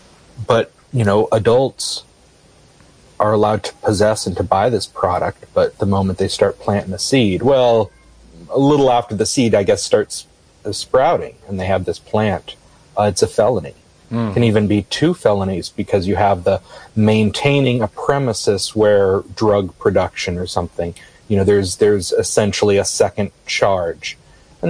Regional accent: Missouri, United States; And places like my home state of Missouri just voted to legalize.

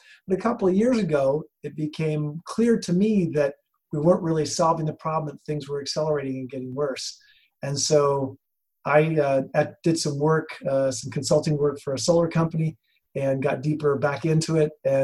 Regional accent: New York, United States; I grew up in New York, upstate New York, and when I was a child, there was a lot of stuff going on about Vietnam War.

